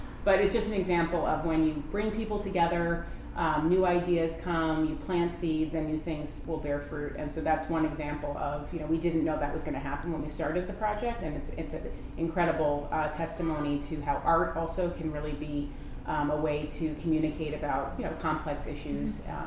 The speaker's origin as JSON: {"language": "English", "region": "New Jersey", "country": "United States", "tie": "born or raised there", "lives_now": "Scranton, United States", "said": "I grew up in New Jersey. I love New Jersey, nothing wrong with New Jersey."}